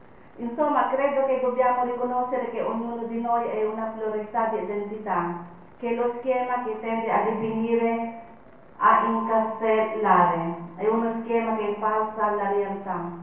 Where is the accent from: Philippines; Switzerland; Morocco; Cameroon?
Philippines; Italian is a second language; now in Italy; E io, arrivata in Italia, che non sapevo quasi nulla della politica perfino del mio paese, dove nella mia casa si stava con Marcos perché mio padre stava con il dittatore.